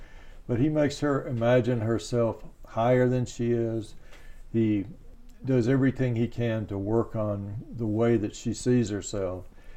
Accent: the South, United States; accent: Southern; Siri doesn't understand my Southern accent at all.

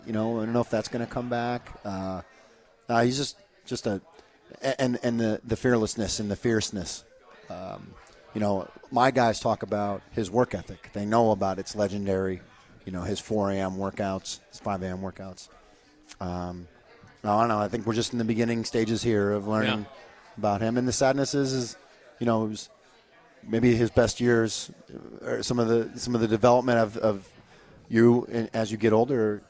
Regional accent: Indiana, United States; I grew up with the Celtics and the Lakers rivalries, and then kind of I'm from Indiana, so I love the Reggie Miller Pacers teams

